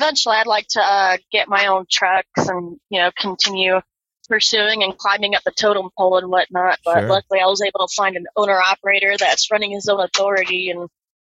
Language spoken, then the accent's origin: English; Florida, United States; I'm from Florida, so we don't really have mountains or snow, so it got really boring.